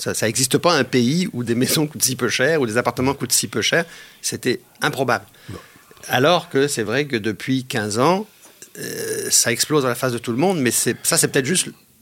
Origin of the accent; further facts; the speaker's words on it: France; accent: French; moved away as an adult; now in Canada; au Québec, ça fait quand même 30 ans que je suis là. C'est pour ça que j'ai perdu mon accent français.